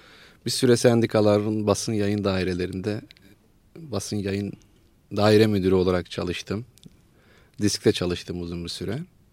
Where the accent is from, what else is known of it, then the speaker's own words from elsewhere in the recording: Eskişehir, Turkey; born there; Eskişehir doğumluyum, 1963. Bir asker çocuğuyum. Tabii kök olarak baktığımızda onu sormak isterseniz, ki ben kendimi öyle daha iyi tanımlamak istiyorum. Rumeli kökenli olmaktan da ayrıca bir övünç